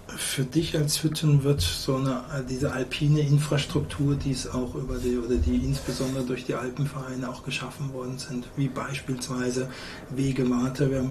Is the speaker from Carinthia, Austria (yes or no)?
no; Tschagguns, Vorarlberg, Austria; dass ich morgen wieder in Richtung meiner Homebase, meiner Heimatort Tschagunz laufen werde